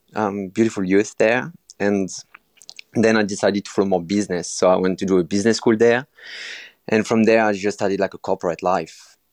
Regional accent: Centre-Val de Loire, France; accent: French; English is a second language; I grew up in France, just in the south of Paris, 2 hours south in the Loire Valley, between Sancerre and Tours, just in the middle.

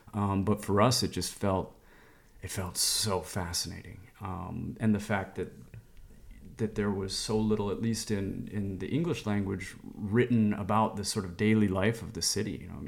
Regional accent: Chicago, Illinois, United States; a way to explore my hometown of Chicago growing up.

